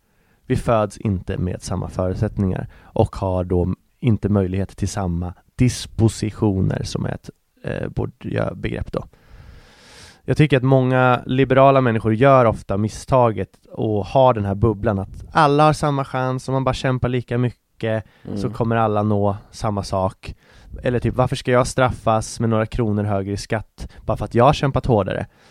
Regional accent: Nyköping, Södermanland, Sweden; born there; Jag är född i Nyköping.

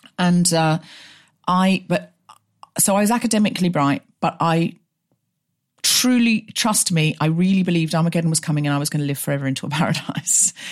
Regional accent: Australia; I was raised in Australia. I was raised in like Home and Away, but with extra God.

